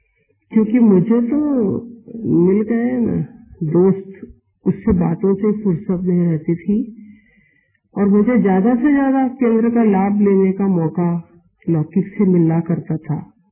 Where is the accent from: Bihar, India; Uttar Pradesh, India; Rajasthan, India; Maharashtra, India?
Maharashtra, India; Pune; born there; 31 मई 1950 मेरा जन्म पूना में हुआ